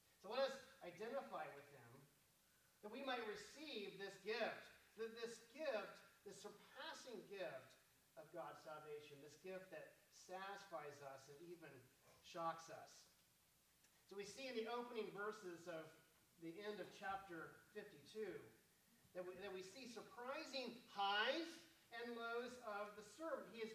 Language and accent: English; Houston, Texas, United States; I grew up outside of Houston, Texas, and my nostalgic father, regardless of the temperature outside, would always build a fire in the fireplace.